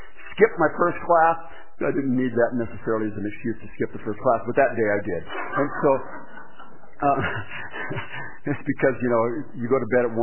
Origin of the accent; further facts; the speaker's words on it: Yakima, Washington, United States; My pastor from Yakima, where I grew up